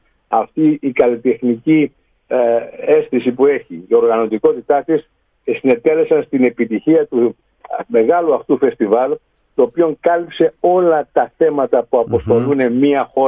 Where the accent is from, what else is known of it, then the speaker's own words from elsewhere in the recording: Chios, North Aegean, Greece; Αυτό ήταν κάτι που δεν το έχω ξαναδεί στο νησί μου, θα σας είμαι ειλικρινής.